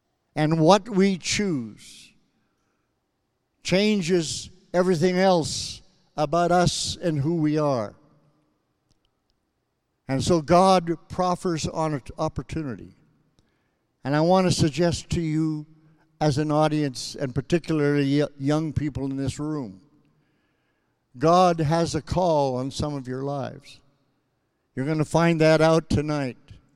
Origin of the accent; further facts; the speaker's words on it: Saskatchewan, Canada; Growing up in Saskatchewan, but there's something about the change of seasons.